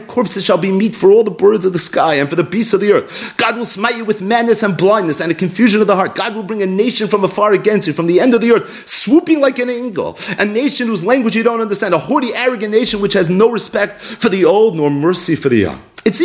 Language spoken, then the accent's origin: English; Brooklyn, New York, United States; This renovated hospital turned into a synagogue about 2 miles from where I grew up in Brooklyn.